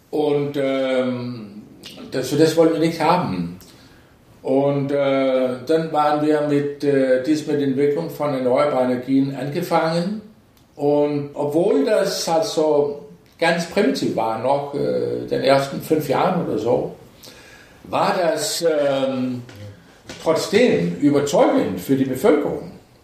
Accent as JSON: {"language": "German", "country": "Denmark", "second_language": "German", "said": "Ich komme aus Dänemark."}